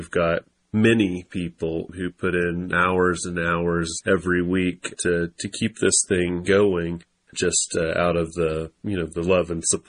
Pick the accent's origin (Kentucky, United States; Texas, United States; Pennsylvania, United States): Texas, United States; now in Highland County, United States; I hail from Texas, originally born and raised north of Dallas-Fort Worth, small farm and ranch community, and had an opportunity to move out here to Highland County with my family 5 years ago